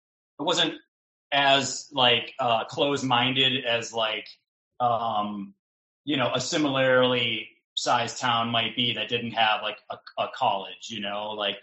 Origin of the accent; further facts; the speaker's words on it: Mankato, Minnesota, United States; So I'm from Minnesota. I'm not from Minneapolis, but I grew up in a college town of about 50,000 people. That's about an hour and a half south of Minneapolis, called Mankato.